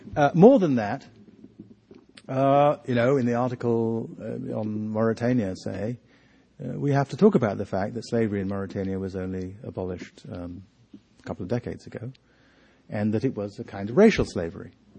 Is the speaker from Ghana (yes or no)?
yes; Kumasi, Ashanti, Ghana; but dark-skinned slaves in my hometown, in Kumasi.